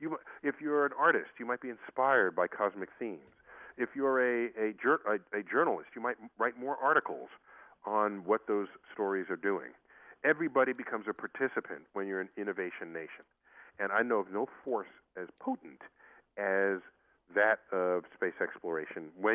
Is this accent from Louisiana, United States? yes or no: no; New York City, New York, United States; I grew up in New York City, essentially every weekend, we went on some trip to one cultural institution or another.